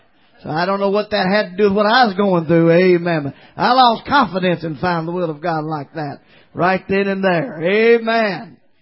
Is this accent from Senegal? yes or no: no; Morton's Gap, Kentucky, United States; I'm from Morton's Gap, Kentucky. Now you don't get no country than that. Hallelujah. When you're from Morton's Gap, Kentucky, and you leave there, anywhere you're going, you're going up.